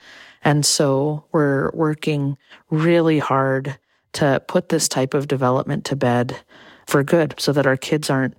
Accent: Clark's Point, Alaska, United States; Yeah, my grandmother was Muntjoc, and I was raised with her in Clark's Point in Bristol Bay.

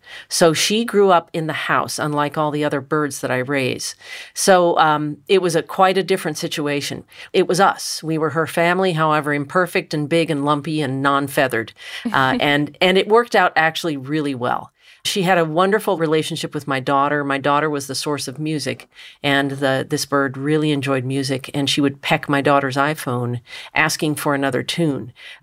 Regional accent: Richmond, Virginia, United States; I grew up in Richmond, Virginia, and my next-door neighbor had 17 free-roaming cats.

